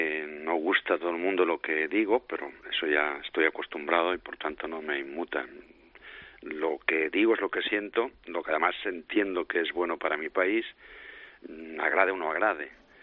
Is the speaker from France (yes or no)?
no; Alcampel, Aragon, Spain; born there; Yo nací en Aragón, en Alcampel, tengo mi familia allí, un montón de amigos en todas partes, siento lazos en tantos puntos distintos de España.